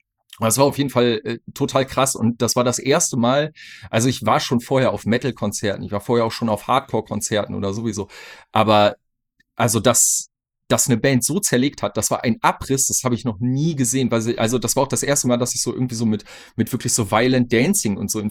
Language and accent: German; Minden, North Rhine-Westphalia, Germany; große Beatdown-Szene in meiner Heimatstadt, in Minden.